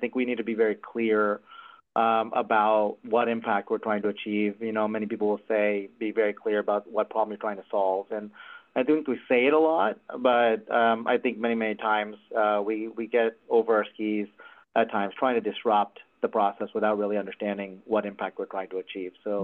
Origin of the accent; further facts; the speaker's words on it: Texas, United States; now in Pittsburgh, United States; And being that I'm from Texas, it's a new venture, but it's a fantastic town.